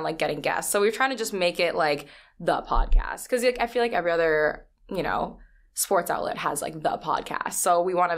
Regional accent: Boston, Massachusetts, United States; now in New York City, United States; I came from Boston and I decided to go to New York City for school.

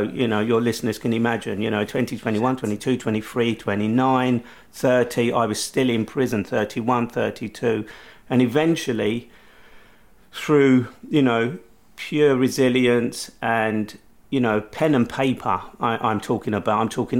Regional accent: London, United Kingdom; So at the age of 20, as a Londoner, I was arrested.

